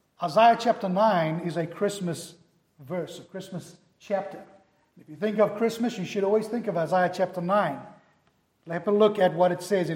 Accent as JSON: {"language": "English", "country": "South Africa", "tie": "born or raised there", "said": "as a child growing up in South Africa"}